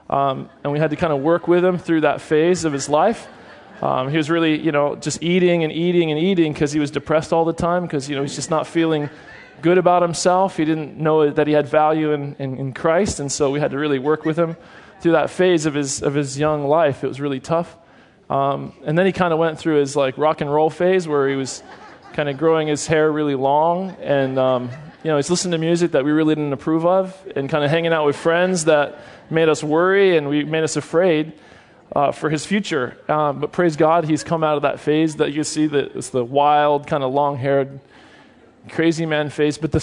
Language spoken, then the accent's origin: English; Key West, Florida, United States; That's where I'm from originally. I was born in Key West, Florida in 1973, so that makes me 41 years old